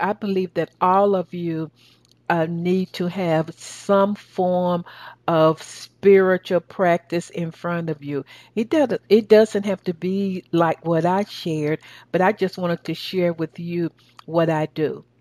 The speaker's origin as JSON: {"language": "English", "region": "the South", "country": "United States", "accent": "southern", "said": "That's my southern accent."}